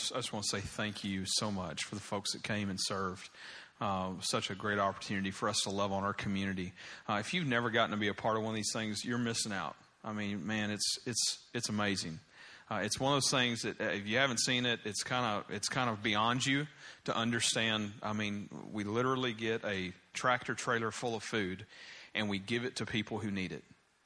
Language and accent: English; Kentucky, United States; I am a Wildcats fan because I'm from Kentucky, and you don't grow up in Kentucky and not love the blue.